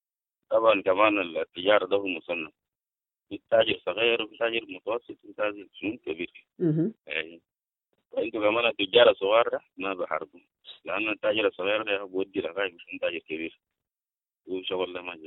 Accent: South Sudan; بالرغم أنا إنسان جنوبي وكده أصل الناس بيقولوا لي أنا دارفوري

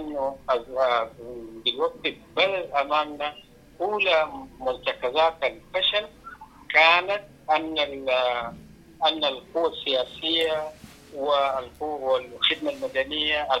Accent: Sudan; الحل يعني لحسن الحظ يعني لأول مرة يعني نتفق كسودانيين بأنه الحل هو يعني حل جماعي

